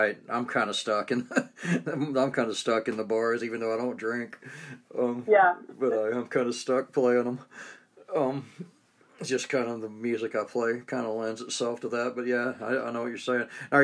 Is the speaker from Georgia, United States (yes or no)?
yes; Atlanta, Georgia, United States; I'm from Atlanta. That's kind of why the show is called what it is.